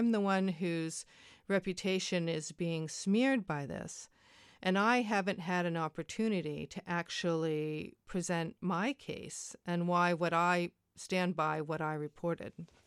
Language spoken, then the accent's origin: English; United States; I'm American and I'm used to the American system